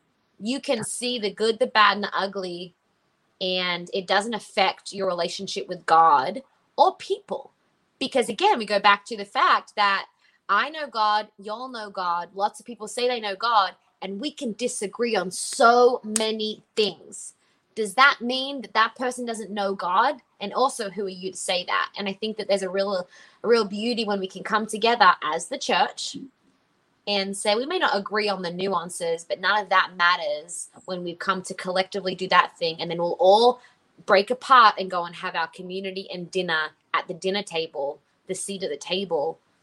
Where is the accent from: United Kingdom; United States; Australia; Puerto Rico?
Australia; I grew up in Australia.